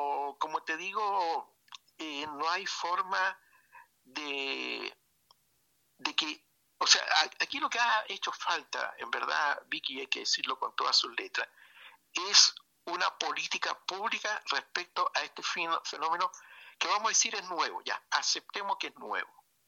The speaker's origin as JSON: {"language": "Spanish", "town": "Iquique", "region": "Tarapacá", "country": "Chile", "said": "sí, ok, somos chilenos, somos tarapacaños, somos iquiqueños"}